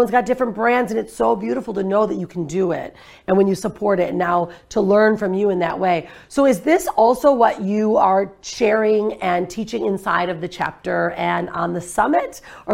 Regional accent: Michigan, United States; And I am from Michigan, so we're all Midwesterners.

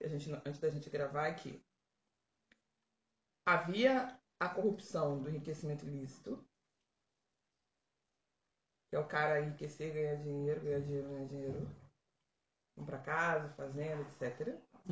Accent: Duque de Caxias, Rio de Janeiro, Brazil; also born or lived in Niterói; now in São José, Brazil; considerando que eu vim de Duque de Caxias, Rio de Janeiro. Depois eu vim de Niterói, Rio de Janeiro

